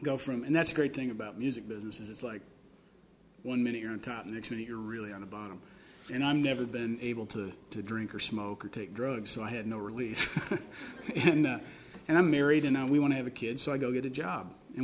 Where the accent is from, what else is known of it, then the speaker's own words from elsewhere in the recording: Iowa City, Iowa, United States; I grew up in the University of Iowa Writers Workshop for all intents and purposes